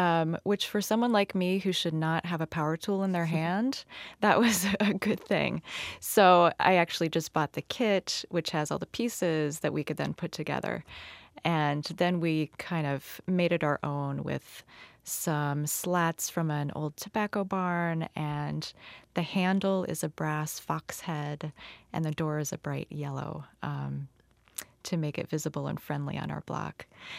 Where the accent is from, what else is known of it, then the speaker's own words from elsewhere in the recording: Iowa, United States; Growing up in Iowa, my dad would take me to our small town public library every Saturday so I could come home with a stack of books.